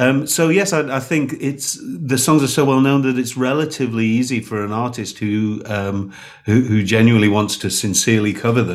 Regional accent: United Kingdom; now in United States; as a relatively recent immigrant to the US, as a Brit

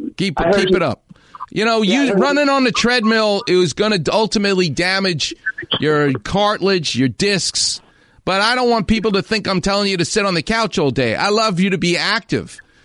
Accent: New York, United States; So, I'm from New York, so we hate things.

